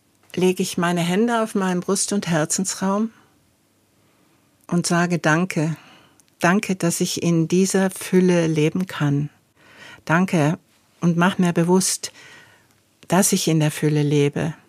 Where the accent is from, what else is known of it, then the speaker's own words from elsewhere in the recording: Argentina; Ich hatte als Kind in Erinnerung, Argentinien ist das Land der Weiden, wo die Rinder auf den Feldern laufen, nichts mehr.